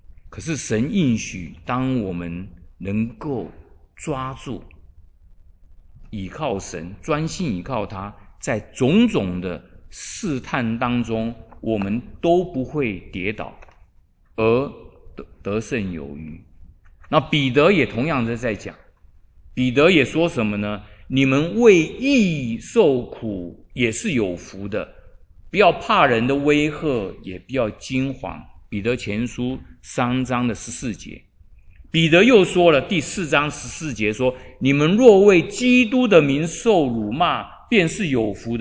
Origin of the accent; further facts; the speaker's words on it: China; 这个对我们中国人来讲呢是非常的困难哦。我们中国人被儒家道家那些思想呢根深蒂固的所谓的洗脑到一个地步呢，我们以龙的传人为自豪